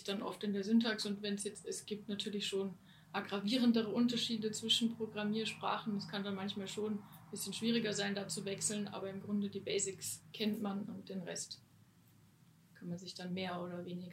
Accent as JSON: {"language": "German", "country": "Germany", "moved": "as an adult", "lives_now": "Linz, Austria", "said": "dass ich nach Linz gekommen bin, also ich bin eigentlich aus Deutschland und ich habe zur Schulzeit meinen Freund kennengelernt, der halt Linzer ist und da war es dann so ein bisschen klar, okay, zum Studium komme ich dann her."}